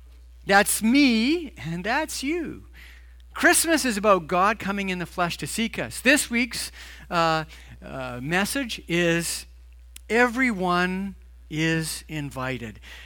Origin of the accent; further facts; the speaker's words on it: Edmonton, Alberta, Canada; Growing up in Edmonton, Valentine's Day was a huge deal.